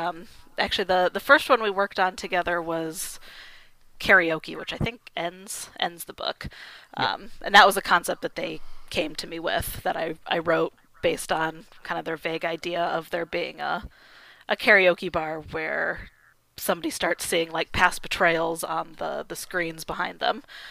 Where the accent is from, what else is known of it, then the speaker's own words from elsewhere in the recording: Michigan, United States; now in Seattle, United States; You know, I grew up in Michigan, so I hardly counted as yeah.